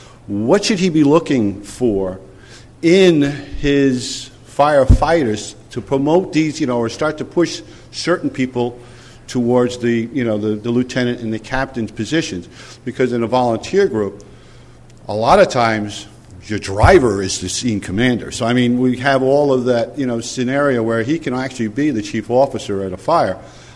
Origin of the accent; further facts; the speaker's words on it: Rockland County, New York, United States; I'm from Rockland County.